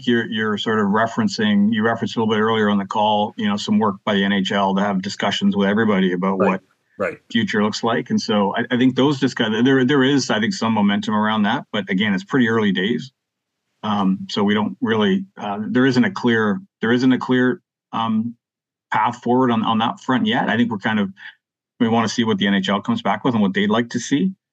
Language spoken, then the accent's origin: English; Canada; I think, as a Canadian